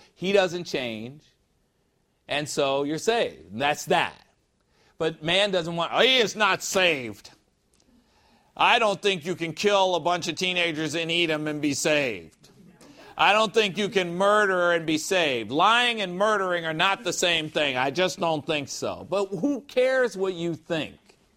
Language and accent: English; Illinois, United States; but I am from Illinois, and I think now that I've said that, they will understand why I'm saying this, right? Because Illinois and Wisconsin, we don't, you know, we just don't get along.